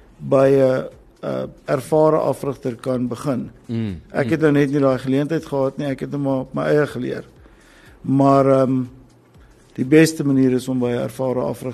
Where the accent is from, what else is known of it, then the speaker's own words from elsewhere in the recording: Pretoria, Gauteng, South Africa; Ek is 'n Pretoriaaner.